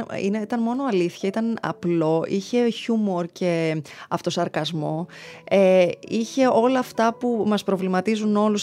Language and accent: Greek; Cyprus; γιατί είμαι από Κύπρο, οπότε στα σχολεία, σε κάθε εκδήλωση είχαμε να διαβάσουμε για τους ήρωες.